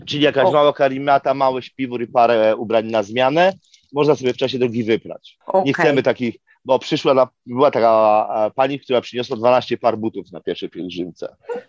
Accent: Bielsko-Biała, Silesian Voivodeship, Poland; now in United States; Ja pochodzę z Bielska-Białej i chyba tylko ja jestem tutaj z Bielska-Białej, bo nikogo nie mogę znaleźć w Ameryce. I żyłem w górach

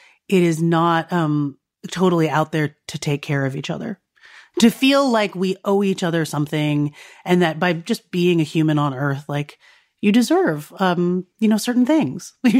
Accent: United States; So my mom, you know, I grew up in America hearing my mom say, I'm not your maid.

